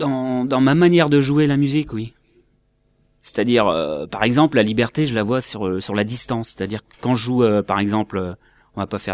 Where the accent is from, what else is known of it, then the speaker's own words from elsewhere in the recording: Loos-en-Gohelle, Hauts-de-France, France; moi je viens du côté de Lens, hein, Losangoël notamment